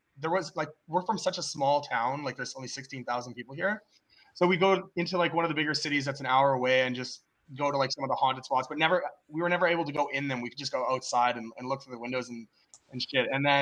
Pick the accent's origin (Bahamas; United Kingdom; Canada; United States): Canada; Yeah, we are from Canada land.